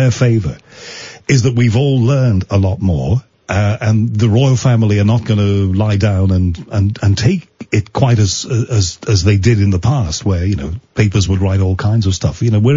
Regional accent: Liverpool, North West England, United Kingdom; You know that I'm from Liverpool, and my relatives definitely came not from what you would call the right side of the tracks. I mean, they were poor.

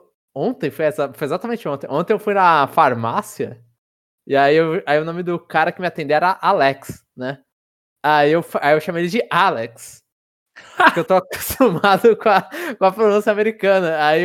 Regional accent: São Paulo, Brazil; São Paulo, porra, meu. Como assim, sotaque estranho, meu?

